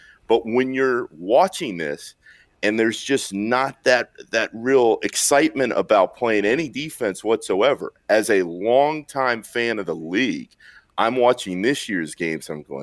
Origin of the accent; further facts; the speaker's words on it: Orlando, Florida, United States; I grew up in Orlando as a proud Shaq and Penny Magic fan.